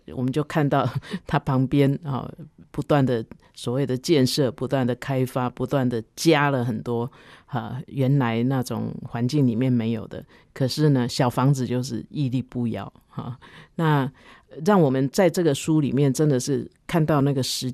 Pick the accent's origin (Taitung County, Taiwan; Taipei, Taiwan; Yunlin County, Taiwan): Yunlin County, Taiwan; Douliu; 因为我小时候是在斗六长大的、啊、对、嗯、现在再去其实还好啦，斗六是一个保守的小镇